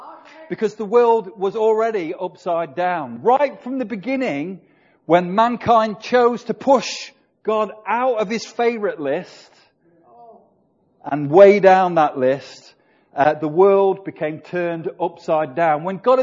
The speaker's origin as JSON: {"language": "English", "country": "United Kingdom", "said": "Tea used to be our favourite drink as British, but it's not now, it's coffee."}